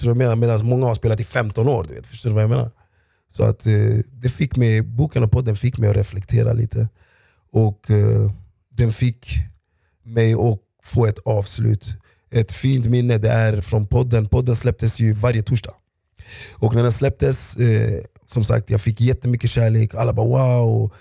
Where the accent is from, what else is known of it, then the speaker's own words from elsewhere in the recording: Rinkeby, Stockholm County, Sweden; jag är svensk, jag är ugandier för mina föräldrar. Jag är från Rinkeby